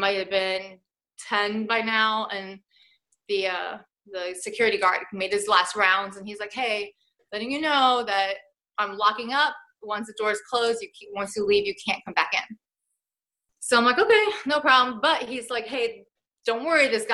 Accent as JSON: {"language": "English", "country": "Poland", "second_language": "English", "said": "I'm originally from Poland."}